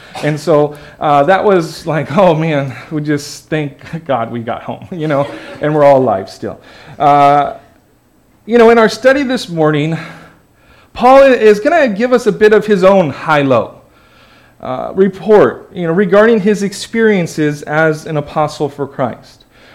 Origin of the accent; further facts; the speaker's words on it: California, United States; I was raised in California, so it was a little bit like, whoa